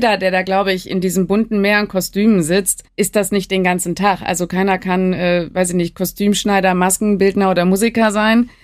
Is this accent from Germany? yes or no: yes; Cologne, North Rhine-Westphalia, Germany; ich komme aus Deutschland, ich komme aus Köln